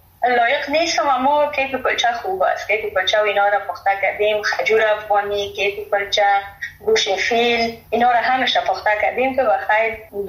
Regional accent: Afghanistan; moved away; دور از افغانستان هستم.

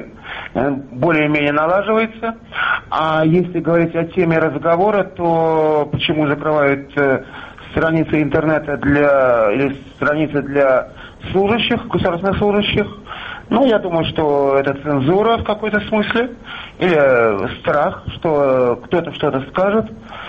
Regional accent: Moscow, Russia; я из Москвы.

